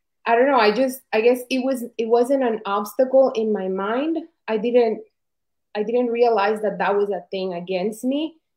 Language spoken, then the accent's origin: English; Colombia; English is a second language; now in United States; I didn't grow up here. I grew up in Colombia. And when I came here, it was something temporary.